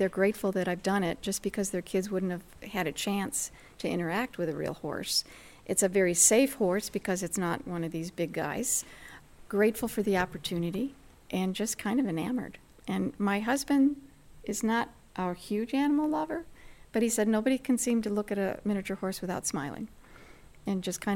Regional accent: Chicago, Illinois, United States; I grew up in Chicago, probably the only little girl that didn't want a pony because I didn't know they existed.

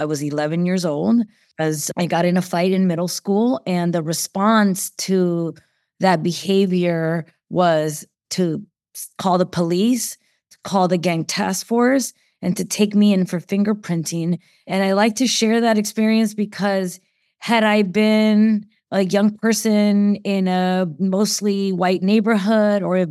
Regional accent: San Francisco, California, United States; I'm born and raised in the Mission District in San Francisco

